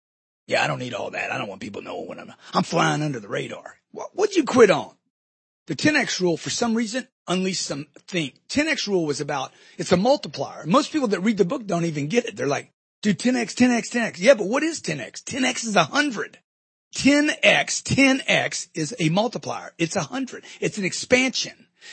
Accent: Louisiana, United States; When I'm young and broke, I'm growing up in Louisiana, middle class, being told, be grateful you got a bike.

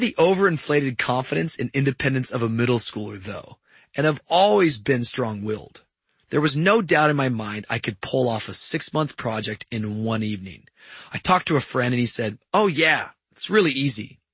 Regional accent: Washington, United States; I grew up in Washington, and everyone from that state knows the story of Mount St. Helens. This was part of my roots.

